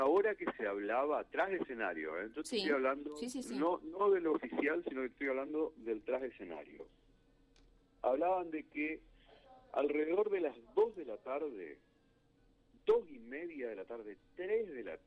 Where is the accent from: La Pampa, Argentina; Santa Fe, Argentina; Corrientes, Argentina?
Corrientes, Argentina; Nosotros que somos de aquí, de Corrientes, y que conocemos esta región